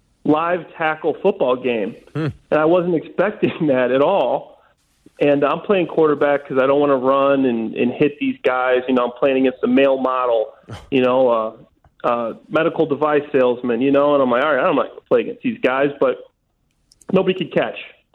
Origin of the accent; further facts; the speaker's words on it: Dwight, Illinois, United States; also born or lived in Libertyville; My buddy from my hometown of Dwight, Illinois. I was born in Libertyville. I grew up in Dwight, which is about 75 miles south of the city. Very small town.